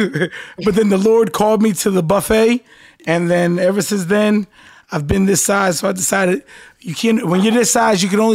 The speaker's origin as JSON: {"language": "English", "region": "New Jersey", "country": "United States", "lives_now": "Miami, United States"}